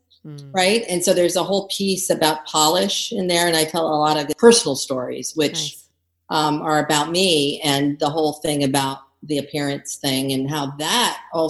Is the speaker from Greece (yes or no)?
yes; Greece; I grew up in Greece, and in Greece, you know, I have long blonde hair at the time as a kid, right? Green eyes. I looked different.